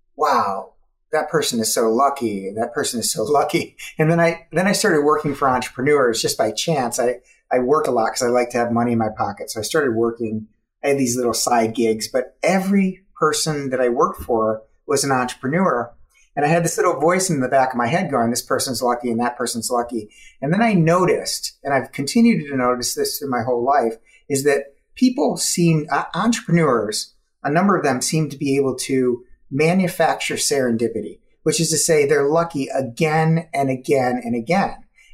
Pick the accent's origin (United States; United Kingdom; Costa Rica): United States; Illinois; So I grew up in just outside Chicago in Illinois.